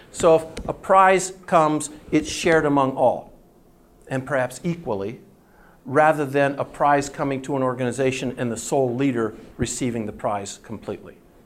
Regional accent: United States; what does it mean that Rolf is from Norway and I am from the United States.

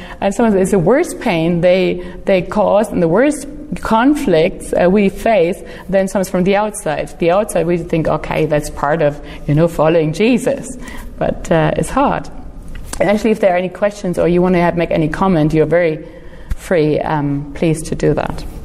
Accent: Hamburg, Germany; because I come from Hamburg where everything is flat.

